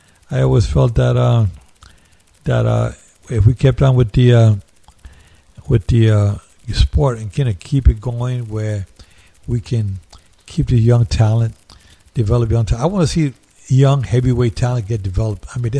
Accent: New York, United States; And my brother and I came from Spanish Harlem.

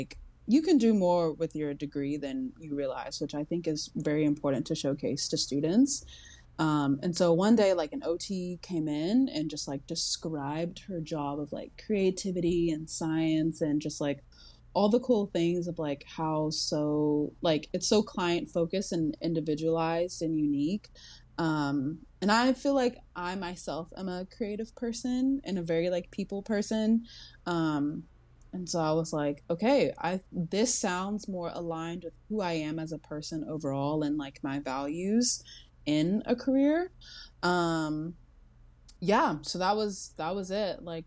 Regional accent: Arkansas, United States; now in Los Angeles, United States; And like Mason, I'm not from California. I am from Arkansas. I, however, do not have the luxury of saying I'm a double Trojan. I did my undergrad in Arkansas.

